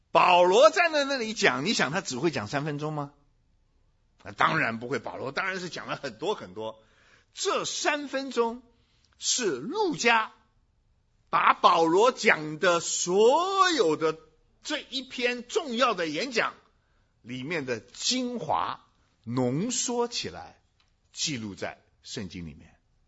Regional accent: China; 你知道希腊很多方面呢、跟我们中国人是很像的

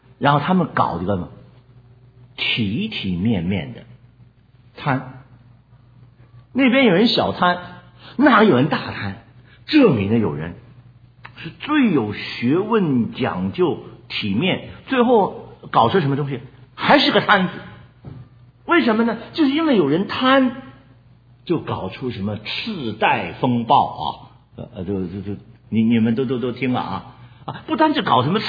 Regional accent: United States; 那讲到我们美国人啊

